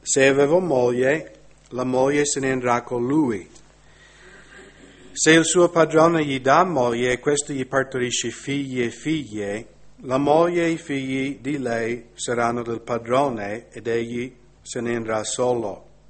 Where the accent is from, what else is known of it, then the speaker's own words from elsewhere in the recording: United States; Italian is a second language; now in Italy; Magari qui in Italia non è molto evidente questo, nel mio paese, negli Stati Uniti, sta succedendo veramente un macello, no?